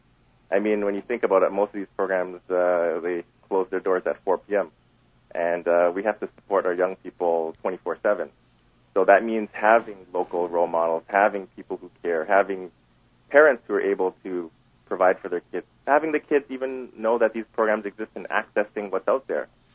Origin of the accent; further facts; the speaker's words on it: Toronto, Ontario, Canada; So as a young man growing up in Jane Finch, it was a pretty positive experience.